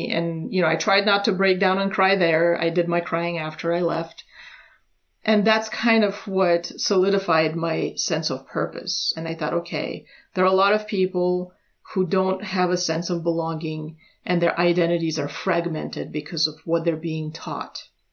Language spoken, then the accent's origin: English; United States; I'm a Roma from America, you know, an immigrant, and I made it in America